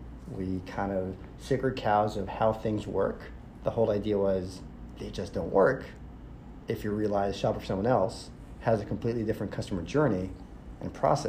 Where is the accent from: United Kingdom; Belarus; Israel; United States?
Israel; I'm originally from Israel.